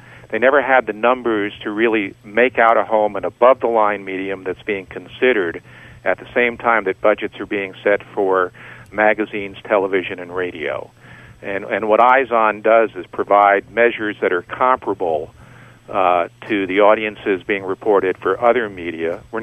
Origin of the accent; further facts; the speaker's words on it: New York City, New York, United States; I'm from New York, New York.